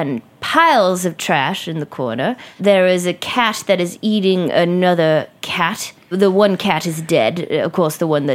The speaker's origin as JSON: {"language": "English", "town": "Brooklyn", "region": "New York", "country": "United States", "tie": "born or raised there", "said": "I was brought up right here in Brooklyn."}